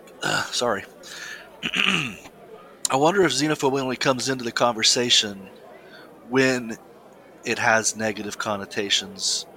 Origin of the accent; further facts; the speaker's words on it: United States; I'm American, so I'll come from that perspective